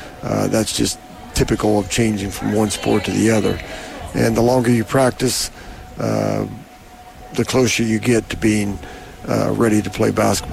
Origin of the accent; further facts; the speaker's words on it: Anderson, Indiana, United States; For me personally, I grew up in Anderson. I went to Madison Heights. I know it's called Anderson High School now, but that building's where I went to high school.